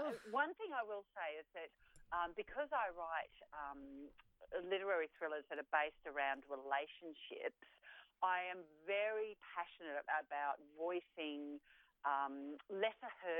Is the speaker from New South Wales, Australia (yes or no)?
no; Gold Coast, Queensland, Australia; One thing I loved about growing up on the Gold Coast was there was a very wild element to it.